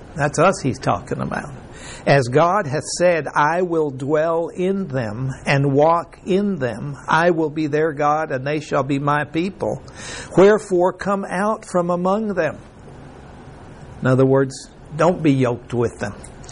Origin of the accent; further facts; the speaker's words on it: Mexico; I remember, because I grew up in Mexico, and we had sugar cane, and we had a mill.